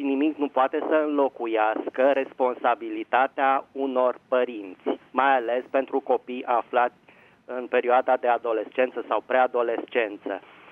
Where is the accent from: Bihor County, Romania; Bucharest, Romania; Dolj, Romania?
Bucharest, Romania; din București.